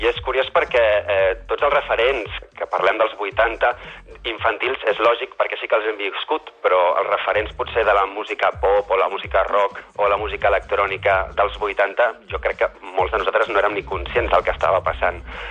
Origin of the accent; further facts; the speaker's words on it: Ripollet, Catalonia, Spain; tinc 27 anys, sóc de Ripollet